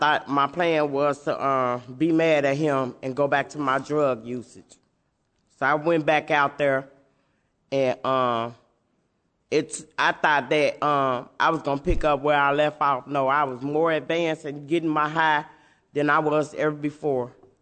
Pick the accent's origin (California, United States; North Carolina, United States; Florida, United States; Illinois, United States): Illinois, United States; Chicago; I've been through some of any and everything growing up in Chicago.